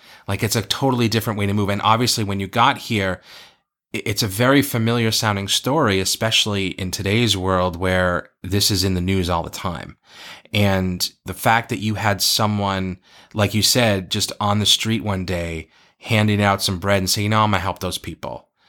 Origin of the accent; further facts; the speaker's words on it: United States; I'm an American, damn it.